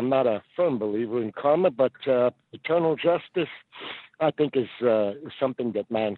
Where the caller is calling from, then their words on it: U.S. Virgin Islands; I'm calling from the Virgin Islands.